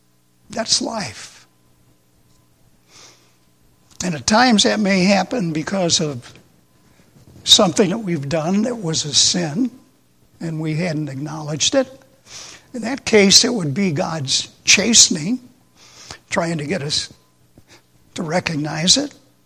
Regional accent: the South, United States; I grew up in the South. My mom was from Alabama. My father was from Tennessee.

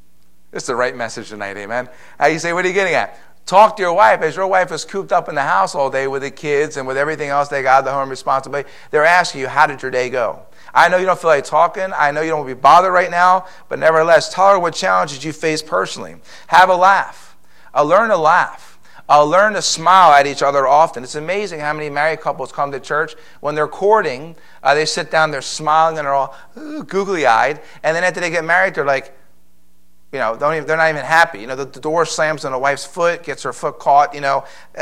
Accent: Philadelphia, Pennsylvania, United States; Now, I'll be honest with you. I'm from Philadelphia. I don't like hugging.

